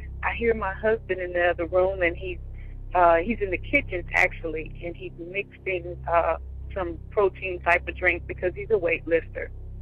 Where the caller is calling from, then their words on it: Roanoke, Virginia, United States; I'm calling from Roanoke, Virginia.